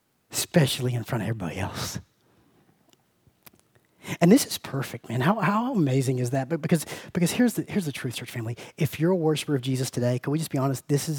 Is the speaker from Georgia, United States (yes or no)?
yes; Georgia, United States; I mean, I grew up in South Georgia. I used to hear ladies say, oh, Lord.